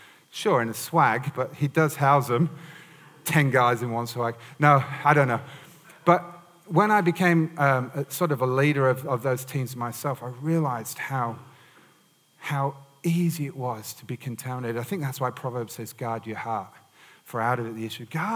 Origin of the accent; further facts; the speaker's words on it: England, United Kingdom; moved away; I thought when I came from England, all I'd seen is hedgehogs and, you know, like badgers.